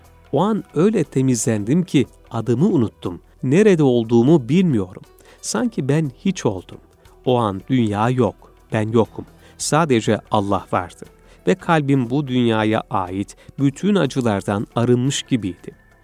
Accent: Qom, Qom Province, Iran; Seni Kum şehrine götürmek, kendi memleketimi gezdirmek isterim" dedim. İsfahan'dan geçip Kum'a gittik.

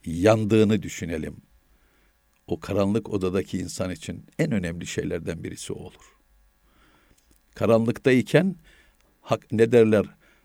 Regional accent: Of, Trabzon, Turkey; Benim memleketim Of'a gidin

